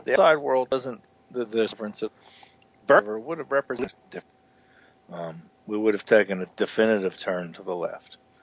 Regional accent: Minneapolis, Minnesota, United States; the congressman in my hometown, you know, where I grew up in Minneapolis.

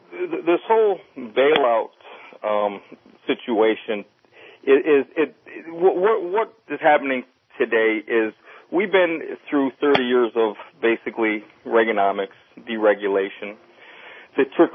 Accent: Detroit, Michigan, United States; when I grew up in Detroit, there was an ideology in place.

